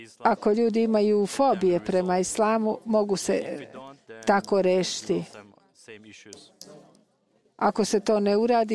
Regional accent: Iran; Ja sam iz Irana.

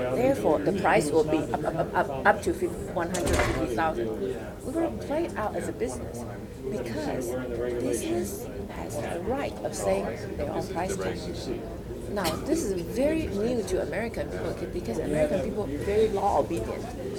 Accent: Taiwan; English is a second language; I'm from Taiwan, I'm China.

